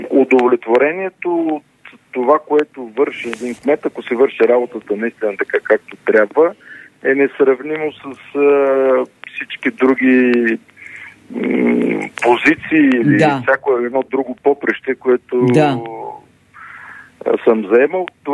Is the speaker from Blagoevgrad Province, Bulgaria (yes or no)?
no; Dimitrovgrad, Haskovo Province, Bulgaria; Аз съм роден и живея в Димитровград, тук съм израснал, тук съм учил. Между другото, жена ми е от Пловдив и когато се оженихме, решихме да бъдем за малко и това малко вече продължава близо 30 години.